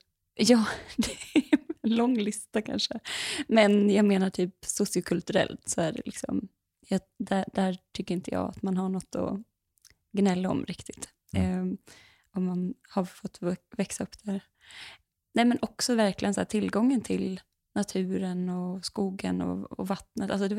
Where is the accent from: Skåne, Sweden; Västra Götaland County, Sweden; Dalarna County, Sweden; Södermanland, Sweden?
Dalarna County, Sweden; jag kommer ju från Dalarna. Och jag brukar väl beskriva det som att... Alltså jag har inte bott hemma i Dalarna på 10 år typ. Men det är som att mina rötter sitter fast där.